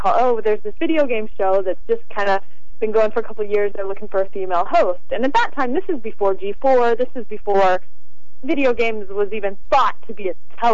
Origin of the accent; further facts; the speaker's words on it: Wisconsin, United States; keep in mind, I'm from Wisconsin, so I'm not much of a Hollywood kind of type